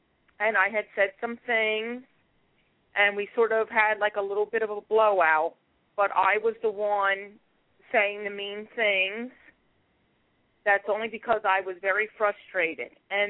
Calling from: Philadelphia, Pennsylvania, United States; I'm calling from Philadelphia, PA, in the United States.

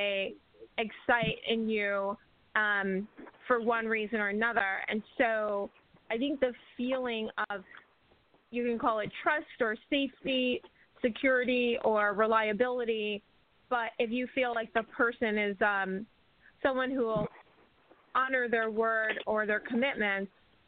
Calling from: San Francisco, California, United States; from San Francisco.

